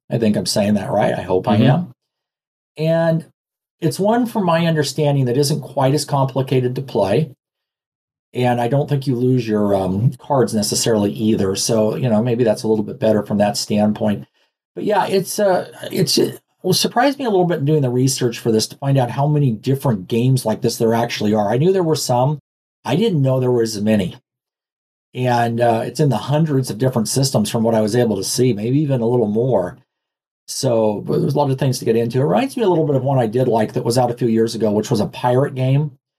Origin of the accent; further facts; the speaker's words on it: Nevada, United States; I guess growing up in Nevada, though, it's, you know, gambling like anything else.